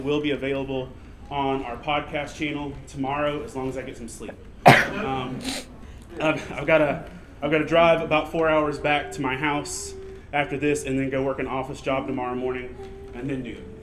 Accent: Lumberton, North Carolina, United States; I am a pastor from Lumberton, North Carolina.

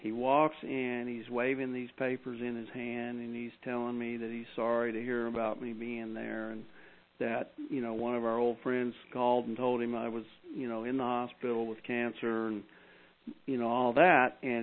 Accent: Texas, United States; I grew up in Texas, and, you know, nearly everybody I knew was a rancher. My grandfathers were ranchers, you know, so it just... And I had a little small ranch myself

